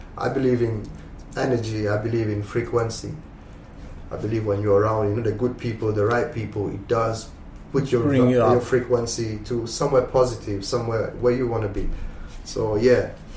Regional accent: Mauritius; you come from South Africa, I come from Mauritius, we see landscapes that are like heaven, bro.

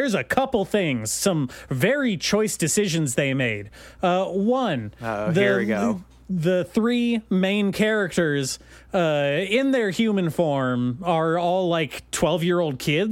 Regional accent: United States; As an American, like, come on, we're over Vietnam.

